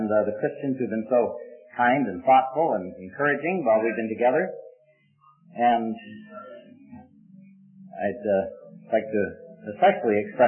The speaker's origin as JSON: {"language": "English", "town": "St. Catharines", "region": "Ontario", "country": "Canada", "tie": "born or raised there", "said": "I grew up in St. Catharines, Ontario, a nice little town in southern Ontario, in the fruit-growing district of Ontario, and about 12 miles from Niagara Falls. And there are two rivers that flow together right in the heart of the city."}